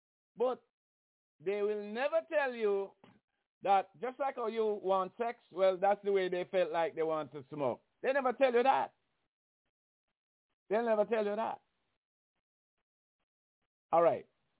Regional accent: Jamaica; I come from Jamaica.

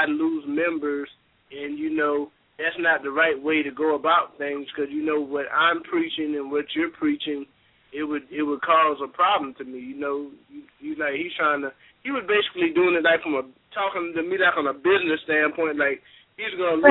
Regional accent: South Carolina, United States; South Carolina.

